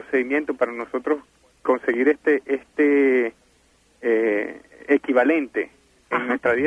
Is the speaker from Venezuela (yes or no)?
yes; Maracaibo, Zulia, Venezuela; Yo soy de Venezuela, Maracaibo, no sé.